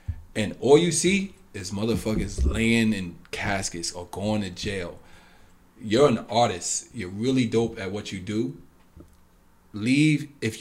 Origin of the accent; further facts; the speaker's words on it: Harlem, New York, United States; Oh, there we go, bro. There we go. I'm from Harlem.